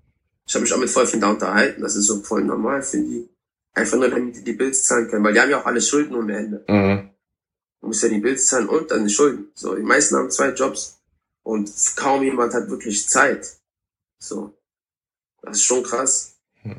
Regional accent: Germany; Ich habe immer gesagt, ja, ich komme aus Deutschland, dies, das, und die Leute kommen gar nicht drauf klar, wenn du von woanders kommst und so, ne?

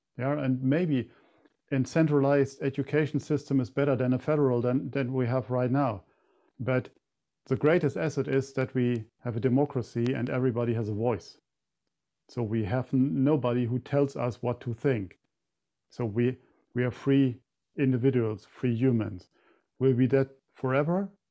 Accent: Berlin, Germany; I grew up in East Berlin before the wall came down. So, and I experienced just life there for over 20 years.

